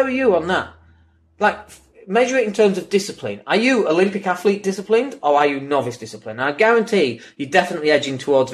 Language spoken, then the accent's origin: English; Leeds, Yorkshire and the Humber, United Kingdom; I'm from Leeds anyway.